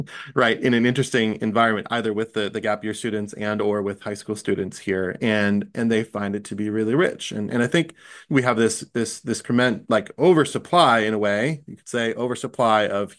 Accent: Viroqua, Wisconsin, United States; and then made a conscious decision to come home to my hometown and teach high school, right? And I had a lot of family and cultural support for that. I was coming back into a very familiar context

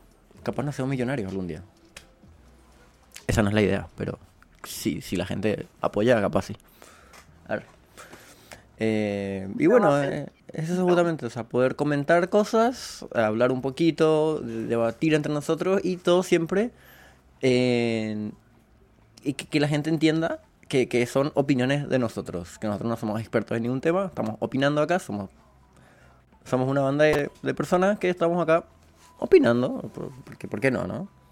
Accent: Paraguay; Yo soy de Paraguay y ellas son de Argentina.

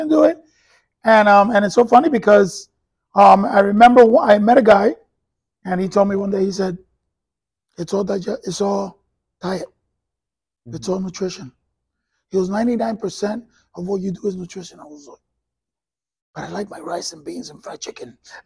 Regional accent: New York City, New York, United States; now in Orlando, United States; I'm a New Yorker at heart, so.

